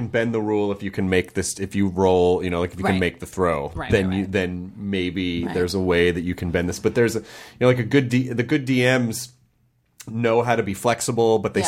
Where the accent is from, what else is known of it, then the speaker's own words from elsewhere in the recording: the South, United States; Yeah, I mean, you know, listen, I grew up in the South, and I'm not a sports fan.